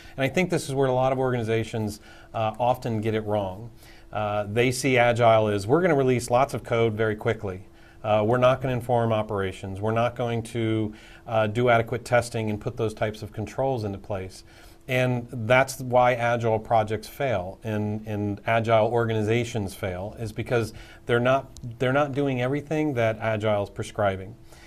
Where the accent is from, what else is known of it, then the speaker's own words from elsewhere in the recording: Ohio, United States; I'm from Ohio, and I'm seeing more and more roundabouts in our area